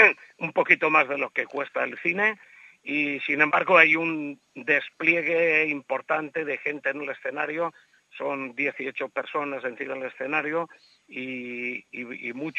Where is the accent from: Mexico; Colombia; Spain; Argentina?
Spain; Valencian Community; Yo soy valenciano, la gente que participa también.